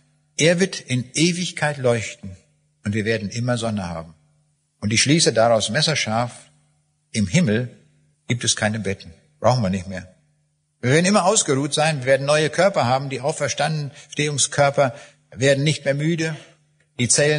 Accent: Kaliningrad, Kaliningrad Oblast, Russia; Königsberg waren am nächsten Tag, habe ich ihnen von dieser Begebenheit erzählt. Ich habe gesagt, das war meine Heimat, aber ist es nicht mehr.

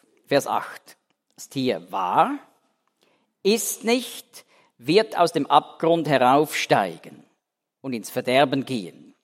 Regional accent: Dietikon, Zurich, Switzerland; Da, wo ich aufgewachsen bin, in Dietikon, sieht man immer noch auf der anderen Limmatseite sieht man einen Gedenkstein

